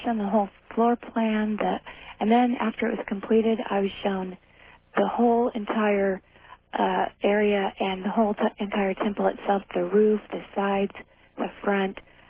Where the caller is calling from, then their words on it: Redding, California, United States; I'm calling from Redding, California.